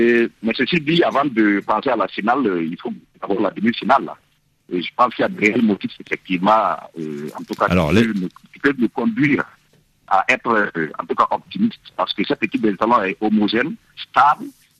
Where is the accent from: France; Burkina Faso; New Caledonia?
Burkina Faso; en tant que Burkinabé, je suis un fervent supporter des étalons.